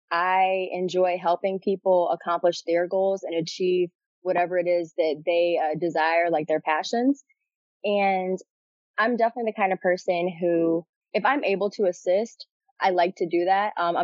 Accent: Springfield, Illinois, United States; And I was born and raised in Springfield. I'm actually a UIS alum.

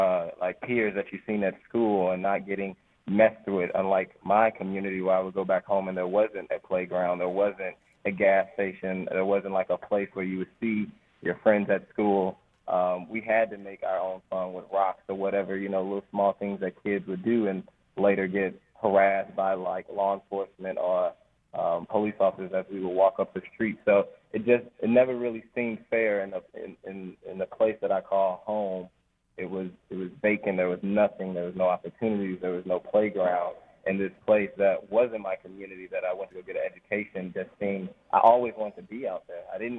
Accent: St. Louis, Missouri, United States; So I was born and raised here in St. Louis. I actually love my city.

